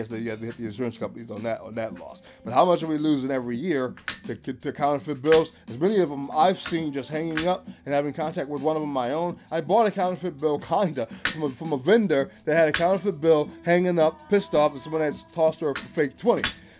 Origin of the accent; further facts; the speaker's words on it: Philadelphia, Pennsylvania, United States; Right now I'm in Philadelphia, Pennsylvania. I'm a Philadelphian.